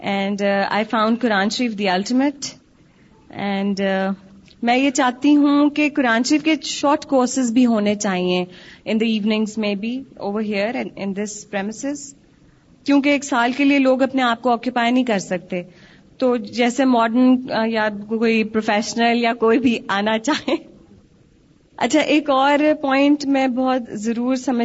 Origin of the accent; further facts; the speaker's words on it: Lahore, Punjab, Pakistan; moved away as an adult; now in Karachi, Pakistan; میرے 4 بچے ہیں اور میرا تعلق لاہور شہر سے ہے، اور میں شادی کے بعد کراچی آئی ہوں.